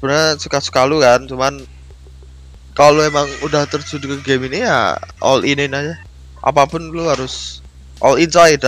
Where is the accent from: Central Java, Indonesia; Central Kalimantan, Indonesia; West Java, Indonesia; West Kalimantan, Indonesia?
Central Java, Indonesia; Semarang; now in Jakarta, Indonesia; asal gue asal gua dari Semarang.